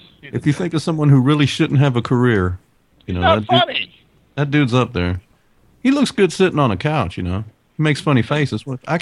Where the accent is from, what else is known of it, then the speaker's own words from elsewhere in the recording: Louisiana, United States; Yeah, that's it. We're from Louisiana. He's from Texas. He's the enemy.